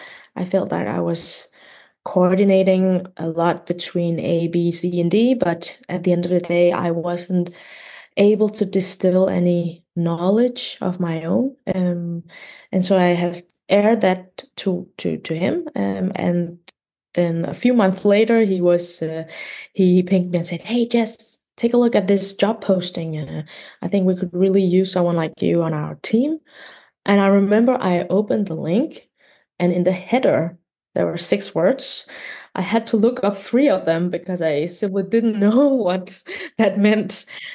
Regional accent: Denmark; also born or lived in Beijing, China; I was born in Beijing in China. And when I was little, I came to Denmark with my parents, and from there, I've been back and forth between China and Denmark during my childhood

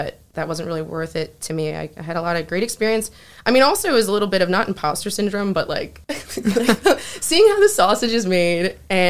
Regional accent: Egg Harbor Township, New Jersey, United States; You know, I'm from Egg Harbor Township, but I spent a lot of time in AC growing up

